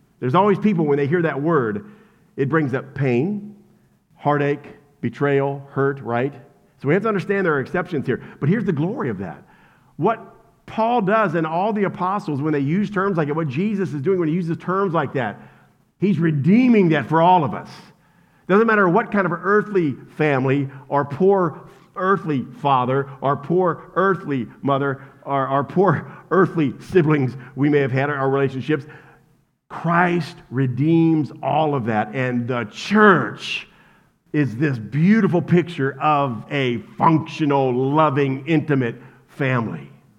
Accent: Kentucky, United States; Are we too far from Kentucky now? No. I grew up in Kentucky.

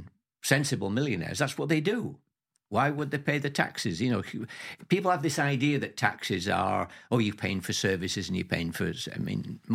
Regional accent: Yorkshire and the Humber, United Kingdom; because I was born and bred in Yorkshire. I was a real Yorkshireman, loved the countryside and so on.

